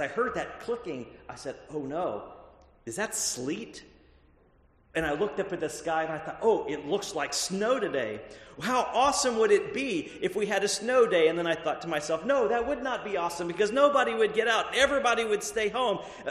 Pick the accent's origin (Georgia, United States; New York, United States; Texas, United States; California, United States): Texas, United States; And I grew up in Texas.